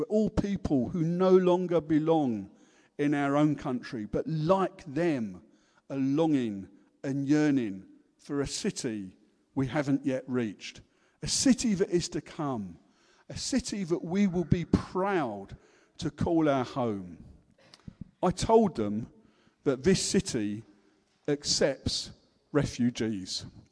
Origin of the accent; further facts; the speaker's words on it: United Kingdom; She just wants you to know that I'm a British subject, I'm one of her people